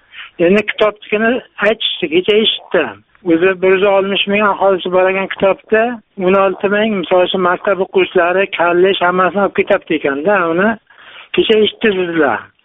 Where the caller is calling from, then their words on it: Shahrisabz, Qashqadaryo Region, Uzbekistan; Men Qashqadaryo viloyatida. Men Shahrisabzdan.